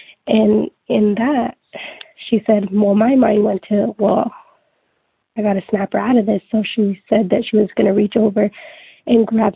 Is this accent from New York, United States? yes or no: no; Tulare, California, United States; I am from Tulare, California, and I believe me and my whole family are very spiritually sensitive.